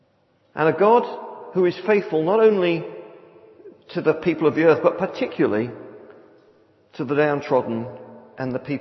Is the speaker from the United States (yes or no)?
no; London, United Kingdom; I was born in London. I was to a really working class family. My kids think I was born in the Victorian age, but I was grew up in the 60s in London. We had very little. I didn't come from a Christian family